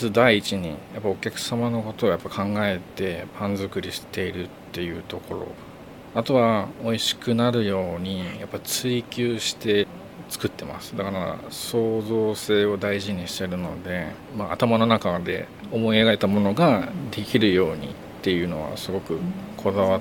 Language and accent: Japanese; Yokohama, Kanagawa, Japan; now in Fujisawa, Japan; 僕もともと横浜出身なんですけども、藤沢に引っ越した